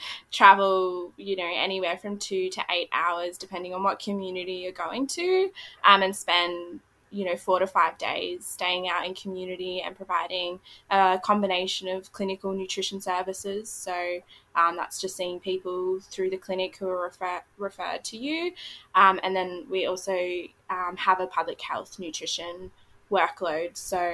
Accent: Alice Springs, Northern Territory, Australia; having the experience of coming back to Alice Springs, which is my hometown, to complete my community nutrition.

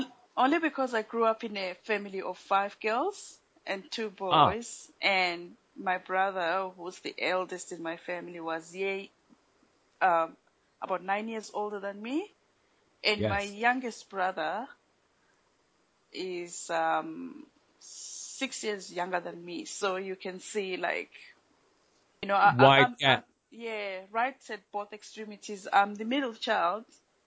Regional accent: Zimbabwe; Growing up as a child in Zimbabwe, compared to here, was a bit different. We grew up in a very protected community where each child was everyone's child.

